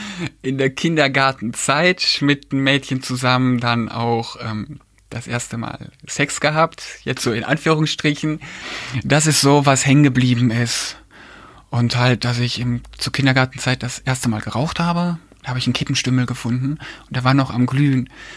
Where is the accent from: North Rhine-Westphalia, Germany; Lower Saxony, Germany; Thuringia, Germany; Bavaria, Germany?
North Rhine-Westphalia, Germany; Kleve; aber Kleve ist meine Heimat, darauf beziehe ich mich auch noch